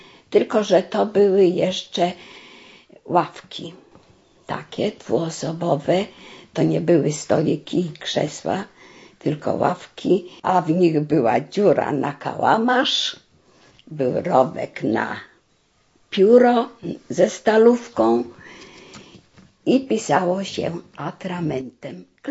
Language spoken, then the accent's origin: Polish; Podlaskie Voivodeship, Poland; Ja pochodzę z województwa białostockiego. Urodziłam się w czasie wojny. Nawet świadectwo urodzenia mam w języku rosyjskim